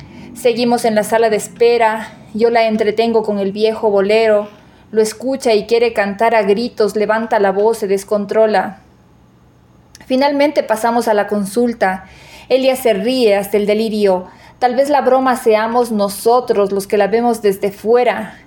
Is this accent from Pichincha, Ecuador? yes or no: yes; Quito, Pichincha, Ecuador; soy de Quito.